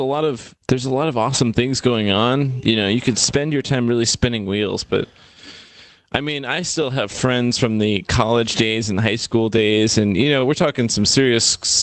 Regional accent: Vermont, United States; Of course, I came from Vermont, you know, which is also where Bernie made his mark.

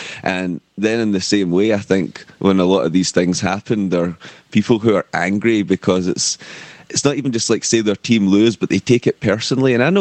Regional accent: Scotland, United Kingdom; That's just because I'm Scottish. That's a natural impulse for a Scottish person, it seems.

